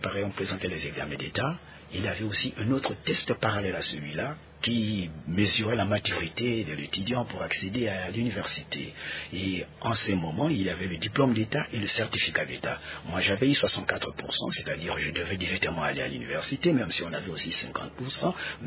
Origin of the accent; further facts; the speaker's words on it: Kinshasa, DR Congo; also born or lived in Mbandaka; Dès que je suis né, je suis arrivé à Kinshasa en 1950. J'avais encore 6 mois.